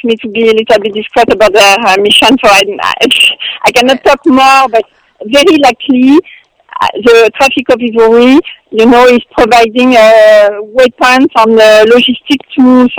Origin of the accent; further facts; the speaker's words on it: France; English is a second language; I'm a white person. I'm coming from France. It's not my patrimony.